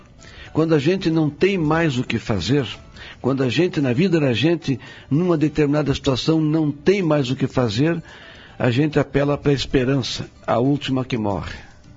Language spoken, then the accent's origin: Portuguese; Itaqui, Rio Grande do Sul, Brazil; Eu sou brasileiro. Eu moro aqui e vou ficar aqui. Eu não vou embora. Eu moro aqui, eu sou brasileiro. Eu sou itaquiense, rapaz. Eu não vou sair no meu Itaqui.